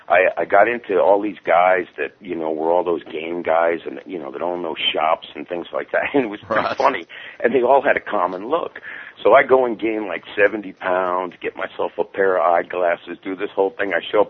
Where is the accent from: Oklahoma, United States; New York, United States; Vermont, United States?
New York, United States; Brooklyn; I grew up basically in Brooklyn, New York